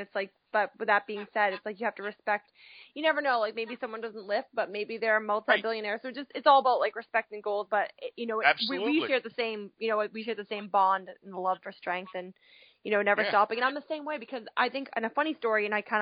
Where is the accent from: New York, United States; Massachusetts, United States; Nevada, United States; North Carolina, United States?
Massachusetts, United States; Boston; I'm from Boston.